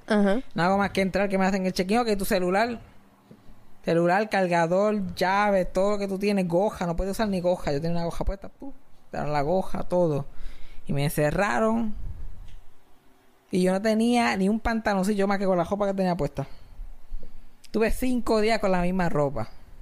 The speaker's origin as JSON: {"language": "Spanish", "town": "Cabo Rojo", "country": "Puerto Rico", "said": "Ah, yo soy de Cabo Rojo."}